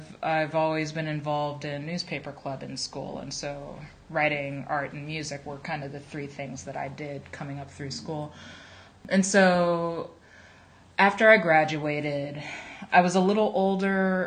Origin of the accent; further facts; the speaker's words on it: Maryland, United States; especially where I was from, I'm from Maryland, there weren't really any clear pathways to a career in art.